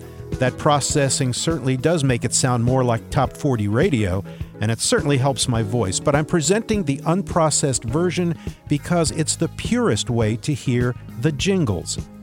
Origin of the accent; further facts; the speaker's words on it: New York, United States; I grew up in New York listening to WABC radio in the 60s and early 70s.